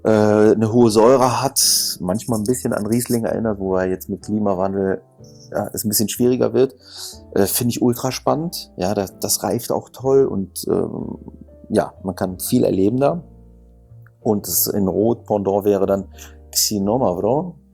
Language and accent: German; Düsseldorf, North Rhine-Westphalia, Germany; Nee, ich bin Düsseldorfer.